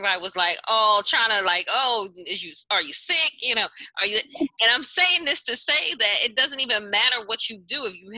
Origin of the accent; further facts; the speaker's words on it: Jamaica; We're from the Caribbean.